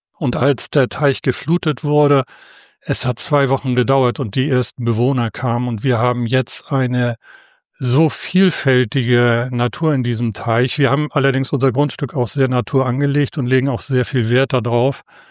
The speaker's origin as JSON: {"language": "German", "town": "Kiel", "region": "Schleswig-Holstein", "country": "Germany", "tie": "born or raised there", "said": "in Kiel ansässig, in Kiel auch geboren."}